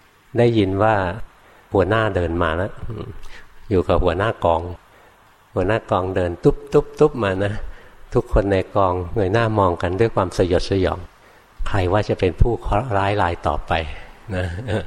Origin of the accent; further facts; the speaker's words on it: Bangkok, Thailand; หลวงพ่ออยู่ในกรุงเทพนะเกิดในกรุงเทพนะโตในกรุงเทพเรียนหนังสือในกรุงเทพทำงานในกรุงเทพ